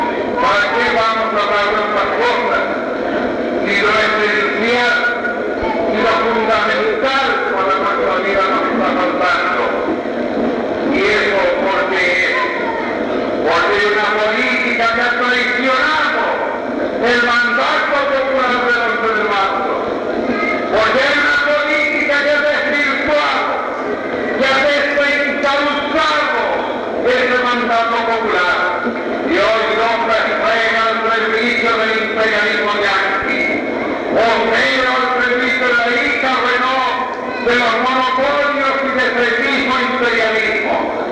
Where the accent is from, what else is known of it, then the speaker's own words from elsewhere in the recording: Argentina; como obreros, como compañeros, como argentinos